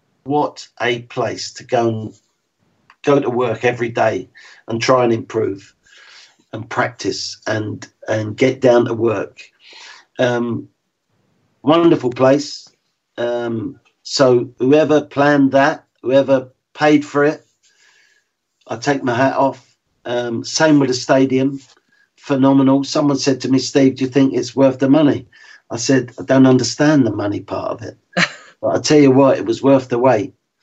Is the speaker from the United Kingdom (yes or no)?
yes; London, United Kingdom; I'm from West London, but I, of course, prefer North London